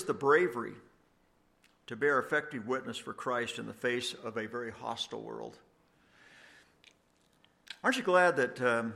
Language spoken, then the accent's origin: English; United States; You know, I'm an American missionary pastor who lives in reasonable tranquility.